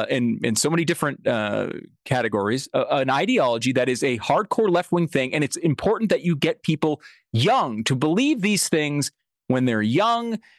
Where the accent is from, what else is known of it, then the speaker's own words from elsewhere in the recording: New York, United States; also born or lived in Northeast US; now in Texas, United States; I was born in New York. I lived in the Northeast most of my life. And part of the reason I now live in Texas is because I don't want what happened to your kids to happen to my kids.